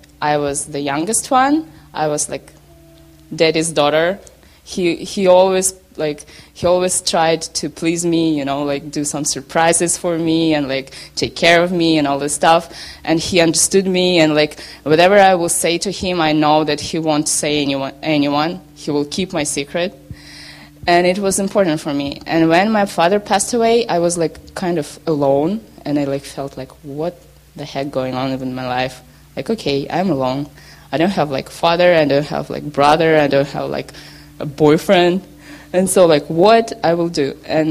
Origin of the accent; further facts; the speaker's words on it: Russia; first language Russian; English is a second language; I'm from Russia. I'm Russian, Korean, Russian, whatever. I don't speak Korean, but I speak Russian and a little bit English